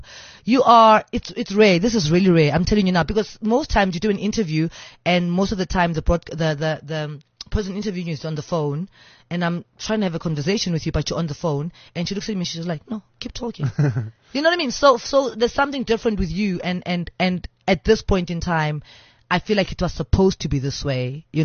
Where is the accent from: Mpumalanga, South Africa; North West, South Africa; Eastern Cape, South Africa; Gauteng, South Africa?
Gauteng, South Africa; Johannesburg; Orlando West. You mean in my Orlando West.